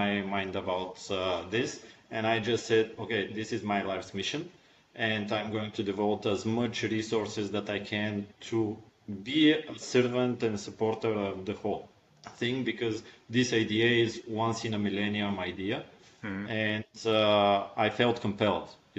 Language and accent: English; Sofia, Sofia City, Bulgaria; English is a second language; I'm from Sofia, Bulgaria.